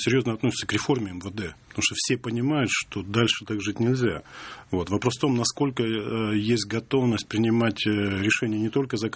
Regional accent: Chelyabinsk, Chelyabinsk Oblast, Russia; born there; Я родился в Челябинске, закончил политехнический институт, отучился в высших курсах КГБ в городе Тбилиси, 1.5 года жил в Тбилиси

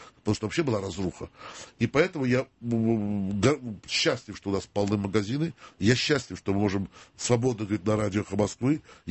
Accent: Baku, Azerbaijan; потому что я сижу бакинец такой

